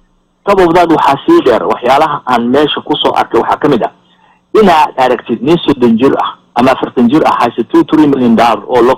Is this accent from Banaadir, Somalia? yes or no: no; Qoryoley, Lower Shabelle, Somalia; aniga waxaan ka mid qoryoole